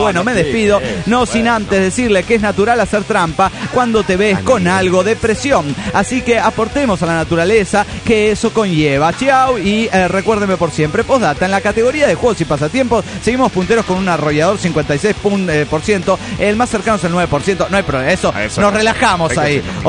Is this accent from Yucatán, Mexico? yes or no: yes; Mérida, Yucatán, Mexico; de Mérida, Yucatán.